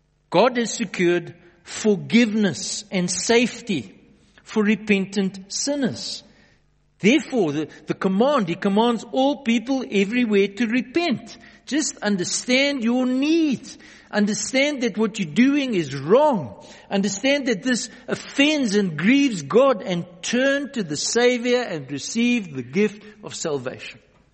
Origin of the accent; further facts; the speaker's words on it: Johannesburg, Gauteng, South Africa; Pretoria is even better than Joburg. I grew up in Joburg.